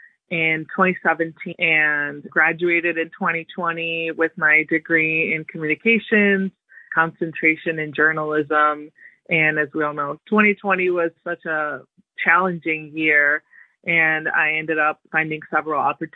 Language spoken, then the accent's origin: English; Girona, Catalonia, Spain; also born or lived in Tarragona; I grew up mostly in Girona, which is an hour north of that. So about between Barcelona and the south of France, to make it easy for people.